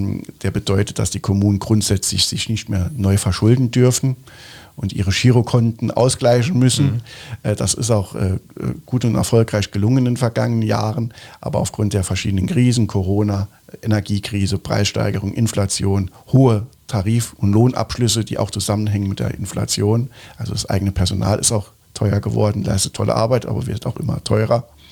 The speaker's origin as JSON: {"language": "German", "region": "Saarland", "country": "Germany", "said": "Und nicht nur im Saarland, aber bei uns im Saarland trifft das dann natürlich besonders zu."}